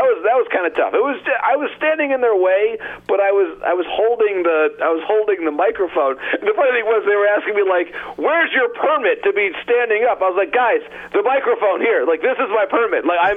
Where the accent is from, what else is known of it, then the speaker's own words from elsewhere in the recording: Detroit, Michigan, United States; But I do think in my hometown of Detroit, for example, Tiger fans have enough to worry about.